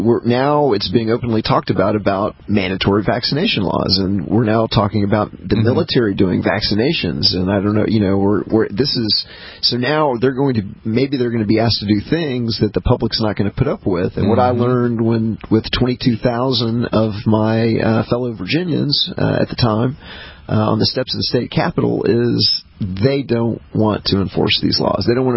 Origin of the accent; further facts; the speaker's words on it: Fort Worth, Texas, United States; I grew up in Fort Worth, Texas.